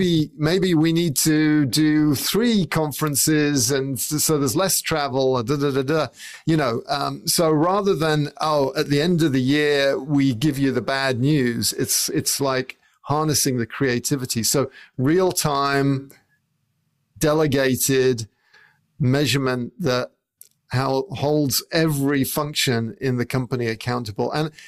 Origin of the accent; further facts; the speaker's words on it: England, United Kingdom; because I grew up in England